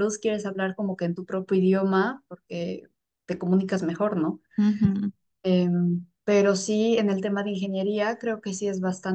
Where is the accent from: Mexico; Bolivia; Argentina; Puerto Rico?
Bolivia; moved away as an adult; now in Netherlands; Yo vengo de Bolivia. Me vine aquí a Países Bajos hace más o menos 2 años, 1 año y medio, y principalmente para hacer mi maestría.